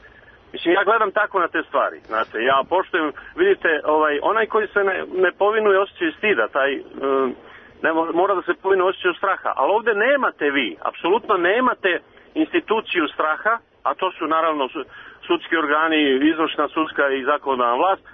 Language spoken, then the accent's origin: Serbian; Vršac, Vojvodina, Serbia; Iz Vršca sam rodom, da.